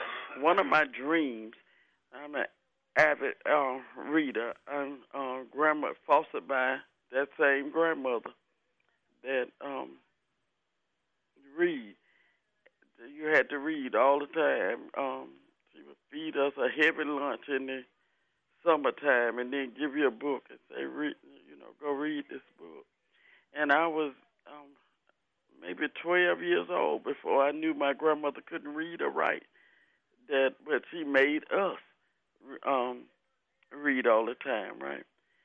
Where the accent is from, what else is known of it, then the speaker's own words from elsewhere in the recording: Selma, Alabama, United States; And I knew every time that I changed the duty station and I said I was from Selma, people would either say something negative about racism or they would ask me to talk about that.